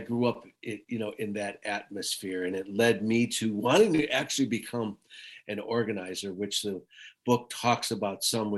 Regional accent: Middleton, Wisconsin, United States; also born or lived in Baraboo, Wisconsin; So I was born in Baraboo, Wisconsin, and grew up in Middleton, Wisconsin, just outside Madison.

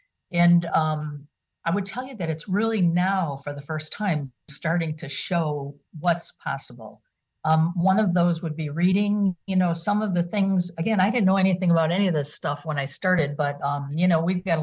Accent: Franklin Park, Illinois, United States; born or raised there; now in Kenosha, United States

